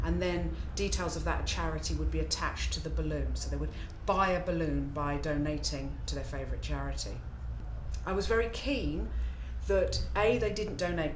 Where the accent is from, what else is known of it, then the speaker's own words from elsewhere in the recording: Dublin, Leinster, Ireland; I'm 51 years old, soon to be 52, and I'm from Dublin.